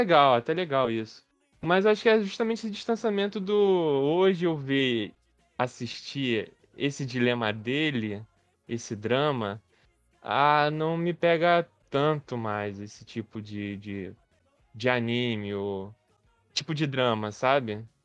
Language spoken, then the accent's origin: Portuguese; Rio de Janeiro, Brazil; eu como bom carioca, é a madrugada